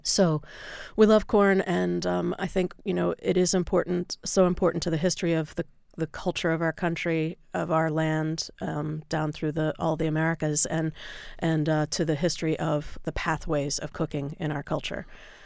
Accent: the South, United States; I grew up in the South as well, and of course corn is a huge, you know, product on the table there

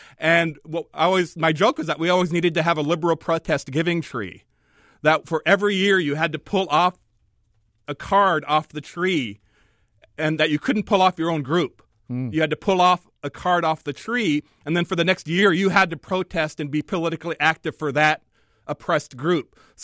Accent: United States; I grew up in Red State America. I was president of my high school's chapter, The Future Farmers of America.

